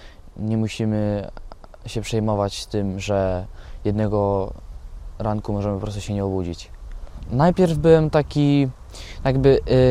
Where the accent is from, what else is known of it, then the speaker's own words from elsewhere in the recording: Eastern Ukraine, Ukraine; Polish is a second language; also born or lived in Gdańsk / Wejherowa; now in Czersk, Poland; przyjechałem z Ukrainy ze wschodu i przez jakiś czas najpierw mieszkałem w Gdańsku, potem bliżej Wejherowa, to tam na zachód od Gdańska. I właśnie tak gdzieś po pół roku życia w Polsce przeprowadziłem się do tego Czersku, w którym teraz mieszkam.